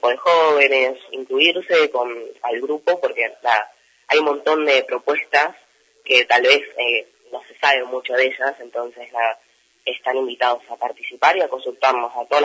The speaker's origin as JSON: {"language": "Spanish", "town": "Salamanca", "region": "Castile and León", "country": "Spain", "said": "yo soy de Salamanca, Fiore también es de Salamanca"}